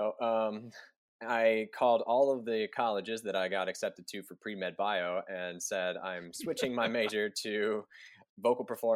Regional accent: Frankfort, Kentucky, United States; now in Murray, United States; So like you said, I'm from Kentucky, Frankfort, Kentucky, the capital. Grew up there all my life until I moved to Murray, Kentucky for college.

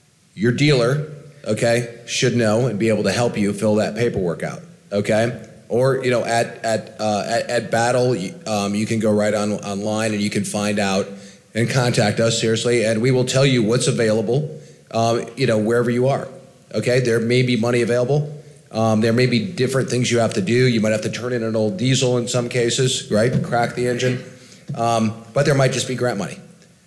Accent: Midwest, United States; I'm from the Midwest. Our factories in the Midwest.

